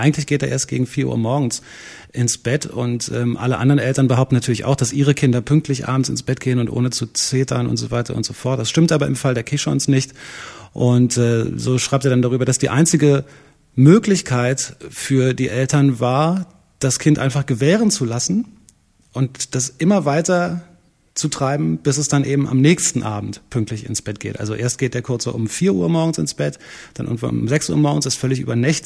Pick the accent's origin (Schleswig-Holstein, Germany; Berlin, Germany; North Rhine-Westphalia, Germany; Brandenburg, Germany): Berlin, Germany; Und ich bin ja Berliner, da kann man das nicht so ab.